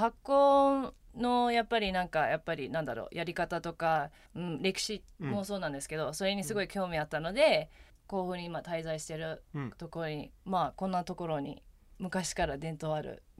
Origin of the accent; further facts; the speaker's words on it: New Jersey, United States; also born or lived in Japan; 私もあの日本生まれで、でもアメリカ育ちなのでずっともう20年以上